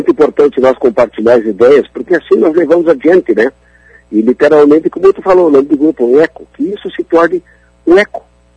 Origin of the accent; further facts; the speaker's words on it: Rio Grande do Sul, Brazil; Nós somos gaúchos e temos identidade.